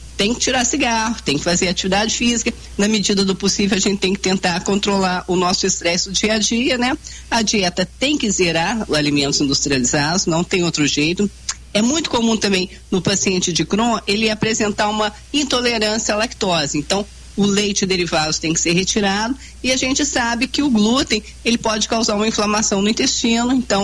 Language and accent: Portuguese; Belo Horizonte, Minas Gerais, Brazil; eu nasci em Belo Horizonte, e onde eu morava, no bairro que eu morava, que hoje é na Savassi